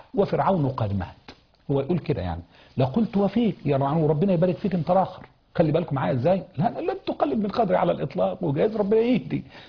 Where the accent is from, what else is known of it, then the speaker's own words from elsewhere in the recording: Egypt; accent: Egyptian; احنا بلهجتنا المصريه بنقول الدوسي دوس